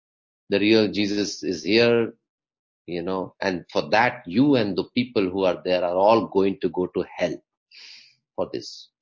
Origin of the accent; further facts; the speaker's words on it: India; I'm from India.